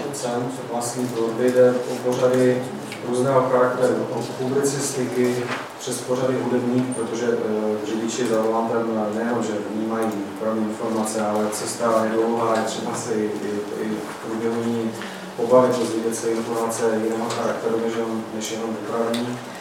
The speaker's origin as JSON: {"language": "Czech", "town": "Opava", "region": "Moravian-Silesian Region", "country": "Czechia", "said": "pocházím z Opavy, z Ostravska jako takového"}